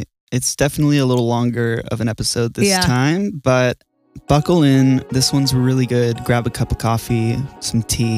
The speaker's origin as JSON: {"language": "English", "town": "Laguna Niguel", "region": "California", "country": "United States", "tie": "born or raised there", "said": "I was born and raised in Laguna Niguel."}